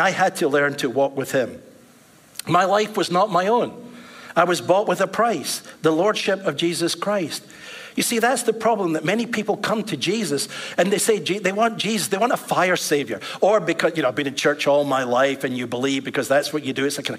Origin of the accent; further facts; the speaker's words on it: Scotland, United Kingdom; I come from Scotland.